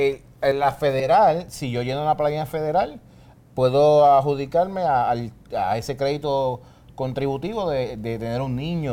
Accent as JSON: {"language": "Spanish", "country": "Puerto Rico", "said": "nosotros como puertorriqueños"}